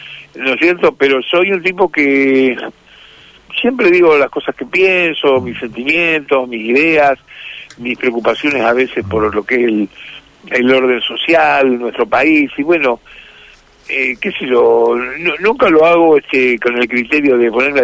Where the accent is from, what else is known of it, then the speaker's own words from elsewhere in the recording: Argentina; porque todos somos argentinos, ¿viste?